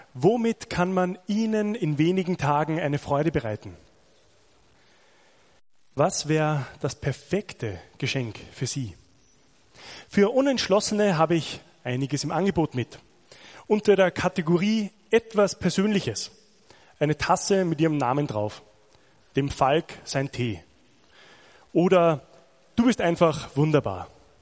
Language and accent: German; Austria; Ich bin ja Österreicher, da ist ja alles ganz anders.